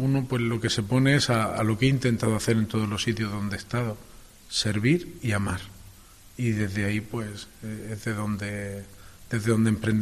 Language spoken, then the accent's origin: Spanish; Benferri, Valencian Community, Spain; born there; also born or lived in Seville; Yo desde Benferri me trasladé con toda mi familia a Sevilla, donde mi padre pues tenía el trabajo y nos trasladamos allá. Luego volví otra vez para acá, a mi tierra